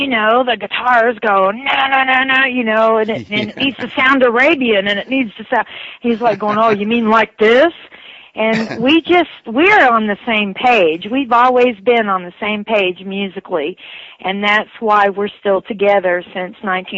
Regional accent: Oklahoma, United States; also born or lived in Texas; I'm from Eastern Oklahoma, and I lived in Texas for 12 years.

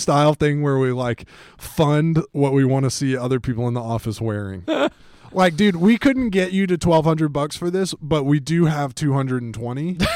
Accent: Atlanta, Georgia, United States; but I grew up in Atlanta, Georgia.

